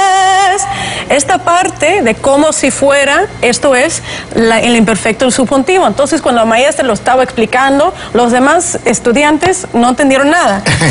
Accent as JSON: {"language": "Spanish", "country": "Russia", "first_language": "Russian", "second_language": "Spanish", "said": "Hablo ruso, porque yo soy rusa."}